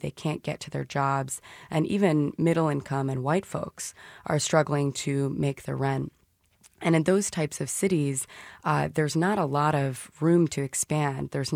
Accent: Kansas City, Missouri, United States; I grew up in Kansas City, but I grew up in a part of town that fortunately is not impacted by the kind of ravages of eviction and poverty.

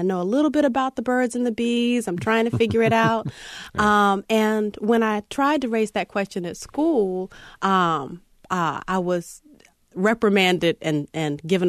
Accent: Charlotte, North Carolina, United States; I often say I grew up across the street from Charlotte because our area got annexed into Charlotte later.

